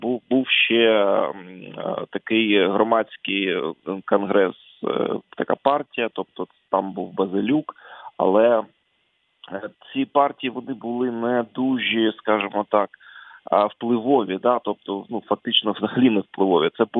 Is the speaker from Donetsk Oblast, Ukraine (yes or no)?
yes; Donetsk, Donetsk Oblast, Ukraine; я з Донецька